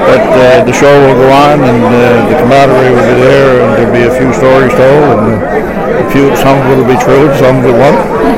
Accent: Newfoundland and Labrador, Canada; I'm from Newfoundland.

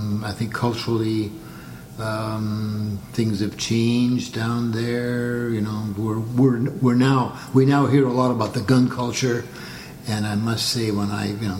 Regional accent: California, United States; The reason I grew up in California was my father was a Dutch sea captain.

